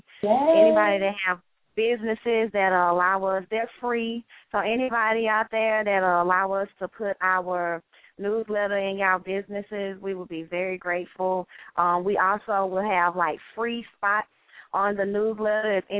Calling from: Houston, Texas, United States; I'm calling from Houston.

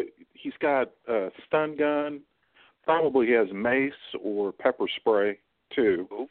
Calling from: Missouri, United States; Hi, I'm calling from Missouri.

